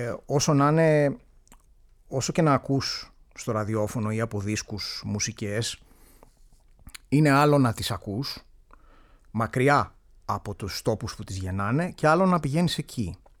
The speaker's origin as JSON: {"language": "Greek", "country": "Greece", "tie": "born or raised there", "said": "επειδή μεγάλωσα στην Ελλάδα"}